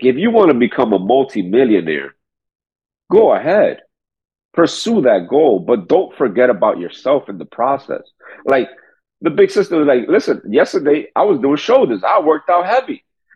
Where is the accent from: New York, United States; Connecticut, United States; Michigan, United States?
New York, United States; New York City; I was born and raised in New York City.